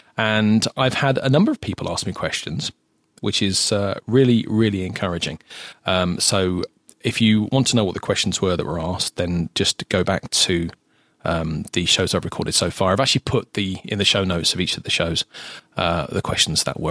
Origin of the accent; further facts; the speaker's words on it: South East England, United Kingdom; now in South Yorkshire, United Kingdom; I'm not from South Yorkshire. I just live here. I've lived here for 10 years now. I was actually born and raised in the south of England, born in Berkshire, raised in Surrey, and then lived some more sort of around the home counties.